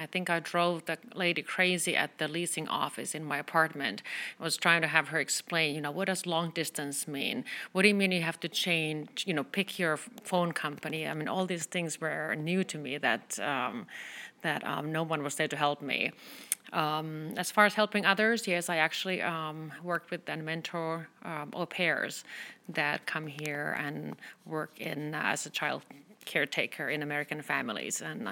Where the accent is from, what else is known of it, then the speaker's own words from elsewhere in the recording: Finland; English is a second language; now in United States; I came from Finland. Coming to the U.S. was both intimidating and exciting.